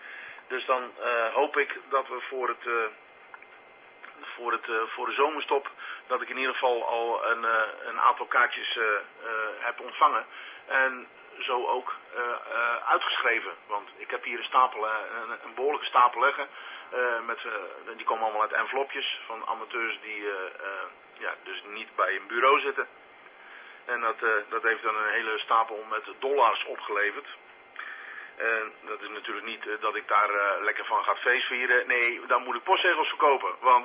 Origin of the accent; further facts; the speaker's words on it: Rotterdam, South Holland, Netherlands; Die is onderweg naar Rotterdam. Ja, die gaat even kijken waar ik vandaan kom.